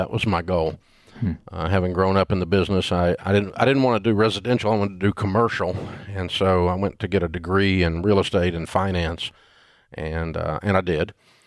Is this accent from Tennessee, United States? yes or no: yes; Nashville, Tennessee, United States; And I grew up in Nashville, and so I knew in the real estate business